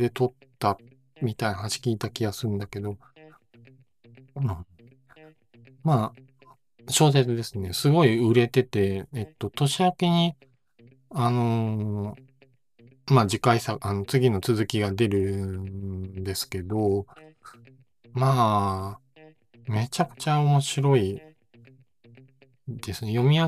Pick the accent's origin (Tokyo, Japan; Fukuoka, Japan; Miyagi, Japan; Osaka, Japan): Osaka, Japan; 自分自身がその大阪出身で関西なんで